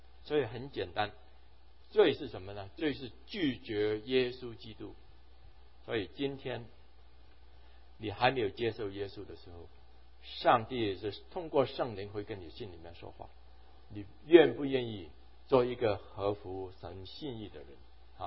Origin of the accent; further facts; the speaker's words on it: Hong Kong; 另外哈，我在香港大的哈，香港大的其实学很多古文